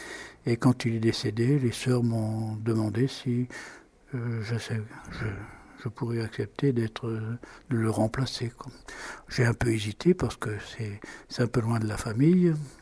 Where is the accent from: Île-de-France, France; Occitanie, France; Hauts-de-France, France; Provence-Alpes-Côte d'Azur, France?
Hauts-de-France, France; je suis originaire de l'Aisne, et mon travail a fait que je suis venu travailler à Reims